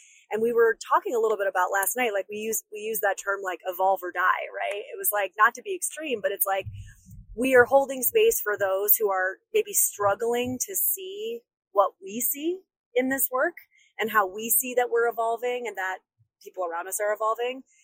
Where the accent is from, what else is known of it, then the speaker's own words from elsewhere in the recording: New York, United States; And thank God my New Yorker, my upstate New Yorker spidey senses kicked